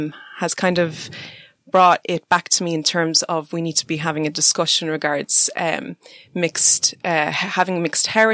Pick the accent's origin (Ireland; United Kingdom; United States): Ireland; I was born and raised in Ireland. And so I grew up in kind of a mixed culture.